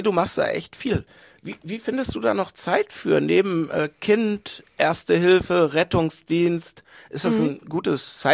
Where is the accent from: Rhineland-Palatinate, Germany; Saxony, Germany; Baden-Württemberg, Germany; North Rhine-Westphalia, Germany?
North Rhine-Westphalia, Germany; Bielefeld; now in Föhr, Germany; Ich komme aus Bielefeld, die Stadt gibt's gar nicht.